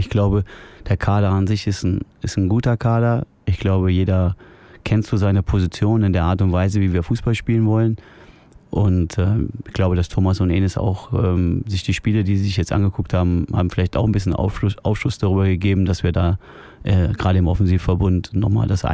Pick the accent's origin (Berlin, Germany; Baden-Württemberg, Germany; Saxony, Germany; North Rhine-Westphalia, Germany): North Rhine-Westphalia, Germany; Cologne; 1. FC Köln war halt so mein Heimatverein. Ich bin halt gebürtiger Kölner.